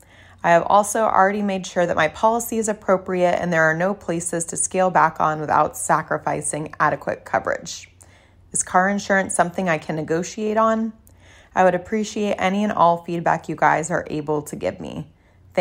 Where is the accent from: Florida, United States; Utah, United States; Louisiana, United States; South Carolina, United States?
Florida, United States; I'm from Florida.